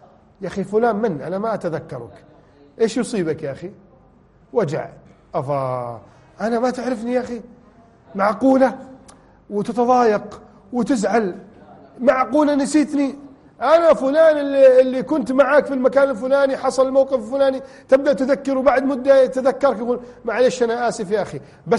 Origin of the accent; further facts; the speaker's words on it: Egypt; عندنا في بلدنا مصر